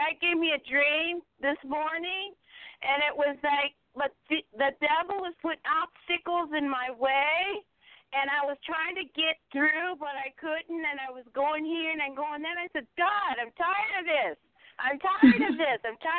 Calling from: Ohio, United States; from Ohio

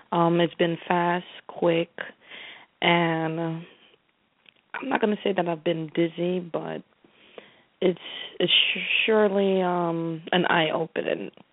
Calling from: Connecticut, United States; I'm calling from Connecticut.

